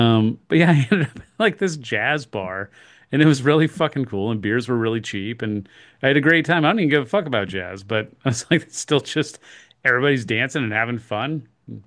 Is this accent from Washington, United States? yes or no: no; Kansas, United States; You don't know anything about history or demographics of my home state. You know fucking nothing. So, there's this weird misconception about Kansas still